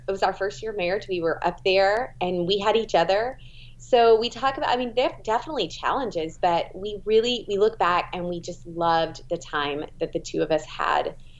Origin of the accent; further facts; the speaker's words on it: Louisiana, United States; I am from North Louisiana, and he was drafted to the Cleveland Browns.